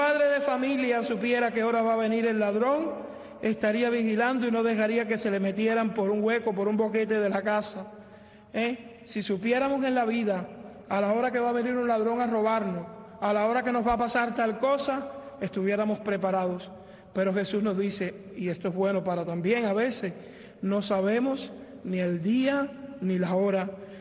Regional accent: Cuba; la mayor parte de los que estamos aquí somos cubanos

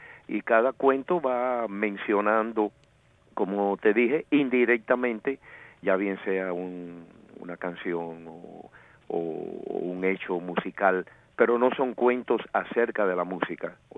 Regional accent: Santiago de Cuba, Cuba; yo soy santiaguero. Nací en el barrio de Los Hoyos.

